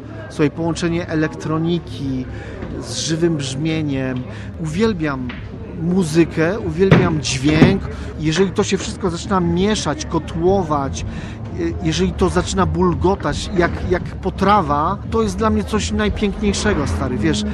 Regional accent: Jarocin, Greater Poland Voivodeship, Poland; dlatego że ja jestem z Jarocina, 13 metrów stąd mieszka moja babcia.

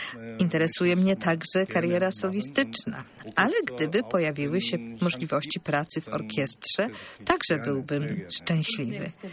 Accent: South Korea; Polish is a second language; moved away as an adult; now in Berlin, Germany; Przed 2010 rokiem byłem jeszcze w Korei Południowej, skąd pochodzę. Przyjechałem 3 lata temu do Berlina

